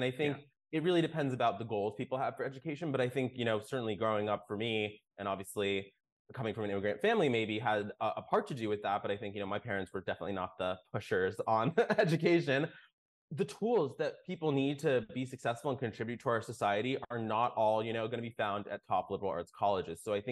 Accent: United States; But I think also my journey as an Indian American, I think is very different than even other people my age.

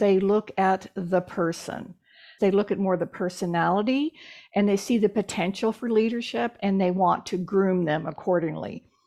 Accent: Texas, United States; And I'm from Texas, so I have a very direct sense of humor.

